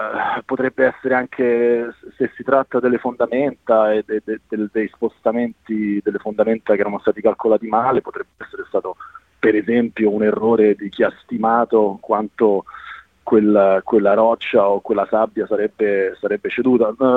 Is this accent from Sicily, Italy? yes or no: no; Rome, Lazio, Italy; io sono di Roma, a Roma vivo in un palazzo a Pratica